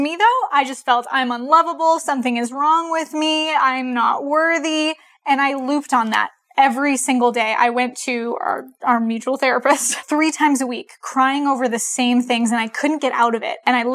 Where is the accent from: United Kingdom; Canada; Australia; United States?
Canada; I'm from Canada, and Canada marijuana is legal